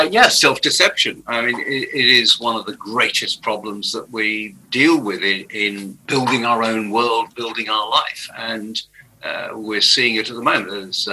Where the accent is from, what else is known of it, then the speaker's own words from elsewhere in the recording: England, United Kingdom; But don't forget, I'm from Pommyland, so I understand what they're saying.